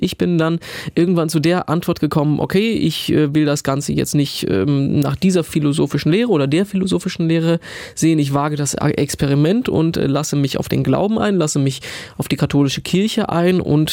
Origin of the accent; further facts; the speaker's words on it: Eisenach, Thuringia, Germany; Natürlich, ich komme aus Eisenach, Lutherstadt, die Stadt, in der die Bibel übersetzt wurde.